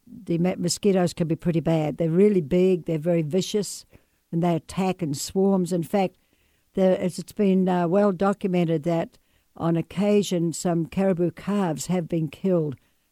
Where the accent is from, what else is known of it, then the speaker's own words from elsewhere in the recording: New Zealand; I'm from New Zealand, yes.